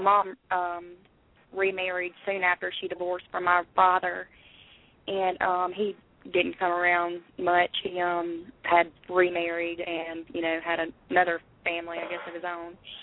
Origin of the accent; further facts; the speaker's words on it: Corinth, Mississippi, United States; I grew up in Corinth, Mississippi.